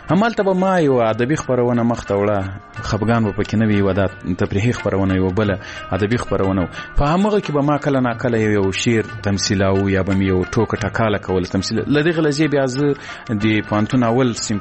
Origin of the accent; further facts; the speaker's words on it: Ghazni, Afghanistan; زه له غزنی څخه یو دوه درې کسان وو